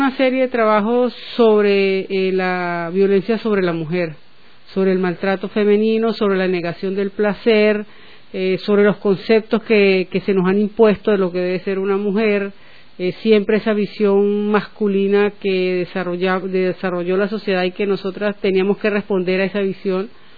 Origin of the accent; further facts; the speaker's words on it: San Cristóbal, Táchira, Venezuela; born there; Yo nací en San Cristóbal, Venezuela, que está muy cercana a la frontera colombiana. Hice estudios de arquitectura en la Universidad de los Andes de Bogotá y me gradué en el año 1976.